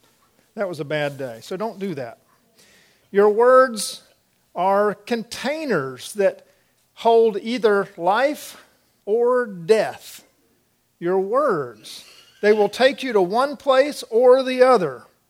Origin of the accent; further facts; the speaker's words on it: Florida, United States; I remember growing up in Florida, going down the rivers, I used to canoe all the time